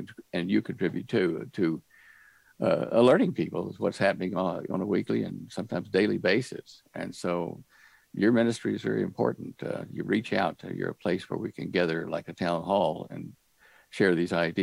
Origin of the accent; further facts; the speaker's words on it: United States; And I just speak as an American, but I'm sure other countries, people feel that way